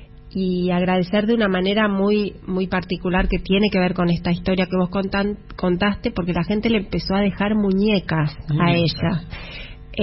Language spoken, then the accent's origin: Spanish; Rosario, Santa Fe, Argentina; yo soy de Rosario y ella también, y cuando yo era chica escuchaba sus canciones de que por ahí iba a cantar al Monumento a la Bandera, y yo que vivía cerca